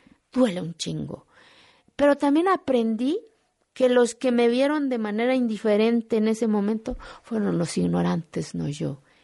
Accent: Oaxaca, Mexico; also born or lived in Salina Cruz; cuando yo salgo de mi pueblo, yo no conocía mochila, mi mamá me puso mis cositas, una cajita para mí, yo iba con mi mejor

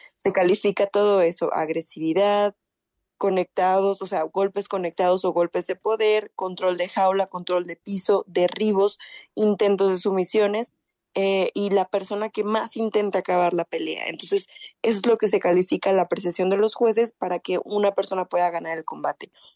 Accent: Guadalajara, Jalisco, Mexico; Yo soy de Guadalajara, tengo 29 años … represento a México.

